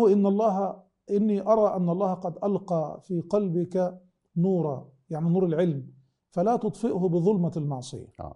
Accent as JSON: {"language": "Arabic", "country": "Egypt", "said": "فنرى مثلا عندنا في مصر مثلا القاف تنطق همزة"}